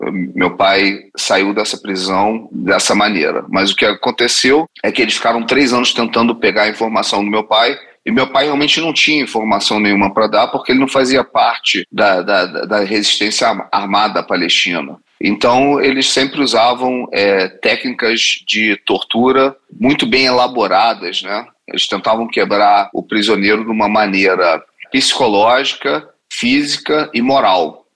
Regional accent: Brazil; e eu nasci no Brasil, fui criado no Brasil, sou brasileiro, mas com sangue palestino.

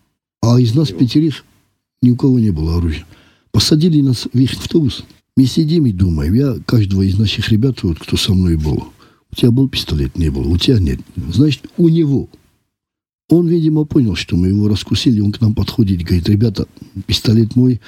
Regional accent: South Ossetia, Georgia; я осетин, почему я должен математику изучать на русском языке?

